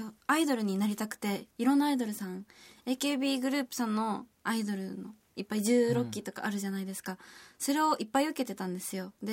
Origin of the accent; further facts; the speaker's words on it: Aichi, Japan; 私はあの地元が愛知県なので、瀬戸内に行くのがまずオーディションが初めてで